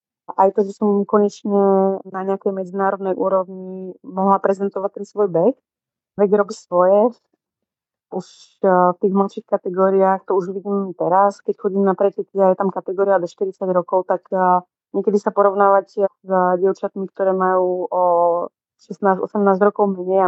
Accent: Prešov Region, Slovakia; ma ovplyvnili moje rodné mesto alebo oblasť, v ktorej pochádzam z Vysokých Tatier

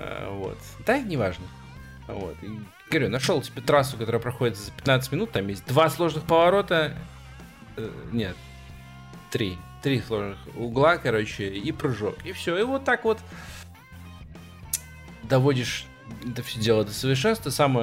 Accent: Belarus; Я из Беларуси, например.

